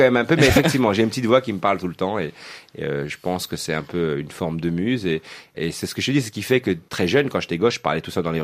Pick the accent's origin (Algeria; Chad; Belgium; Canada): Belgium; je suis belge musulman.